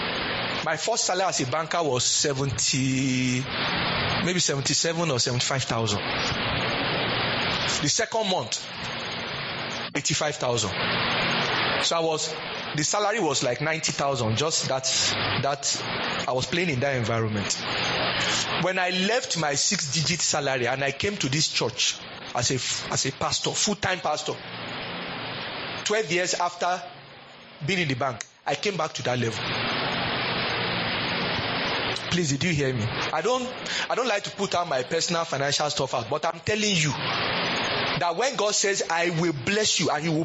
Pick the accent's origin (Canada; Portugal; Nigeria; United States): Nigeria; Lagos; I'm from Lagos.